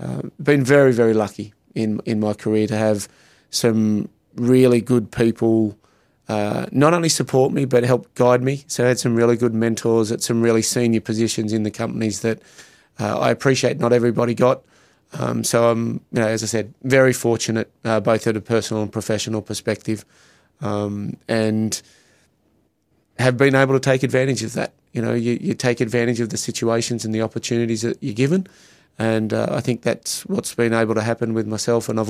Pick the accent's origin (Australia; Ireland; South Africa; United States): Australia; now in Canada; now that I'm Canadian as well as Australian